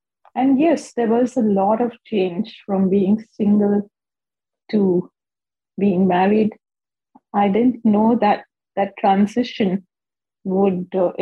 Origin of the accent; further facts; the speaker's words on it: Mumbai, Maharashtra, India; I am a Roman Catholic, born and raised in Bombay, but I'm also a Goan.